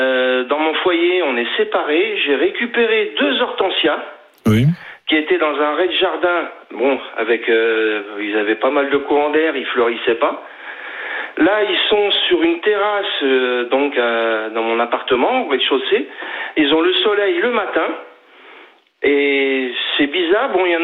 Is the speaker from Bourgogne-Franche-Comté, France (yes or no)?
yes; Dijon, Bourgogne-Franche-Comté, France; Voilà. Je suis de Dijon.